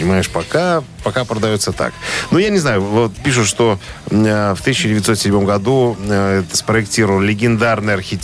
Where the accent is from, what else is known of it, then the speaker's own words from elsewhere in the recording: Pskov, Pskov Oblast, Russia; Мы из Пскова.